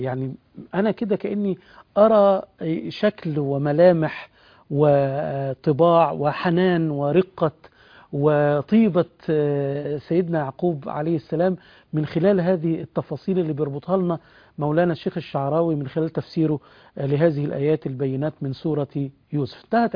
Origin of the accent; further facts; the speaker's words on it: Egypt; إحنا كمصريين وكمسلمين